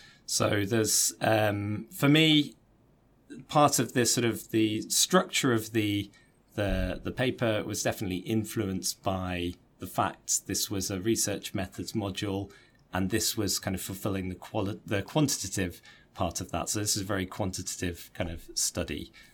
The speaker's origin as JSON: {"language": "English", "region": "England", "country": "United Kingdom", "tie": "born or raised there", "said": "I'm from England, grew up in England. And so that was the sort of native speaker variety of English that I thought was standard"}